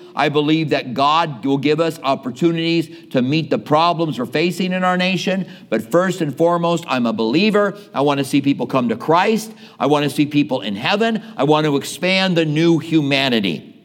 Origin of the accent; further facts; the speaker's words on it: Clinton, Iowa, United States; Now, I came from Iowa, farming country in Clinton, Iowa. And so all these people had farms.